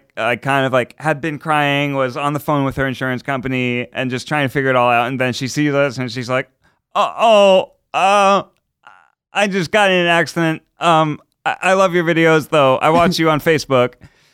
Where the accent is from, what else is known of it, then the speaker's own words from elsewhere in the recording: Southern United States, United States; Yeah, we are from the South.